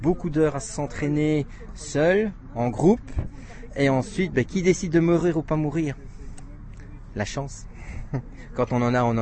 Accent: Belgium; je suis originaire de Belgique

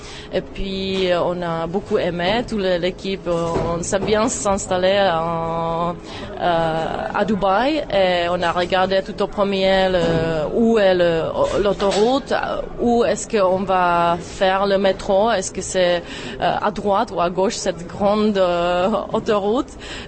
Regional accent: Czechia; quand je dis moi je suis de la République tchèque

